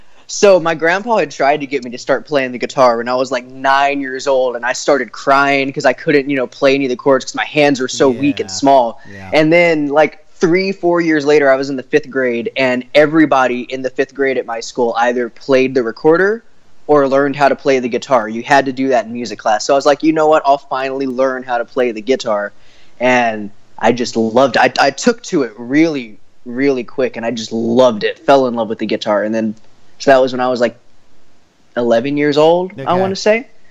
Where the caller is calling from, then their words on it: Waco, Texas, United States; I'm calling in from Waco. This is I go to college up here at Baylor, so I'm in Waco, Texas right now, sitting in my living room in the apartment.